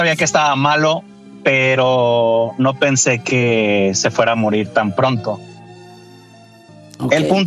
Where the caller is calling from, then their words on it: Guadalajara, Jalisco, Mexico; De Guadalajara.